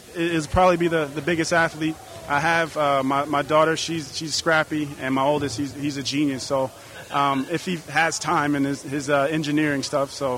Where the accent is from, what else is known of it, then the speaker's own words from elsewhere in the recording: San Francisco, California, United States; now in Sebastopol, United States; Well, I'm originally from San Francisco, and then I moved over to Sebastopol. So I got family in Santa Rosa and in Sebastopol and San Francisco.